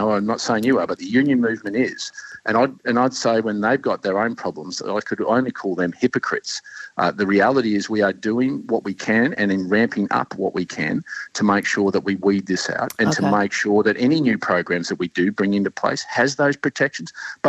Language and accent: English; Australia; I'm an Australian.